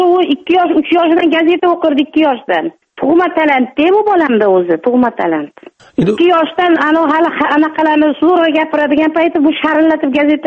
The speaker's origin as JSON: {"language": "Uzbek", "region": "Jizzakh Region", "country": "Uzbekistan", "tie": "born there", "moved": "yes", "lives_now": "Tashkent, Uzbekistan", "said": "Jizzaxning Zarbdor rayonidan kelganman men."}